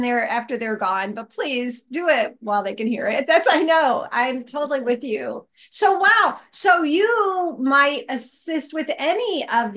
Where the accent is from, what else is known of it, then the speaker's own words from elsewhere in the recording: Ohio, United States; I grew up in Ohio